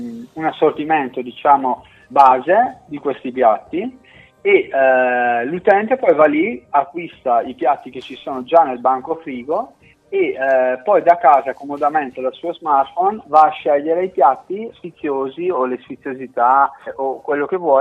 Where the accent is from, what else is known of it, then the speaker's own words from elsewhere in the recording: Brescia, Lombardy, Italy; Io sono bresciano, quindi sono cresciuto a salame, vino, cotechino, salsicce.